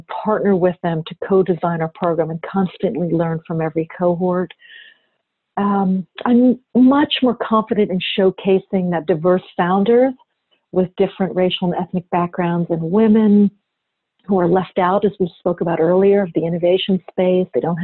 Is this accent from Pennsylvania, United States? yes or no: yes; Pennsylvania, United States; I'm Indian American. I grew up outside of Philadelphia in a community that was not that diverse, very diverse economically, but not that diverse.